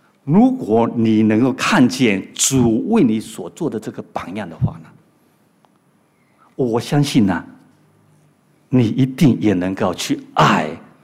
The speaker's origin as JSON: {"language": "Chinese", "country": "China", "said": "我们从中国过来，我们最希望自己做一个有福气的人"}